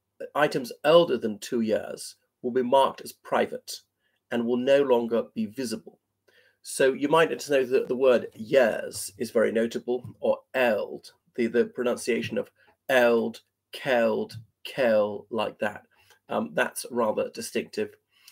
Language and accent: English; Ireland; also born or lived in overseas; So I'm from the Republic of Ireland, where precious few people sound the way I do, but possibly speak this way because I spent my formative years overseas.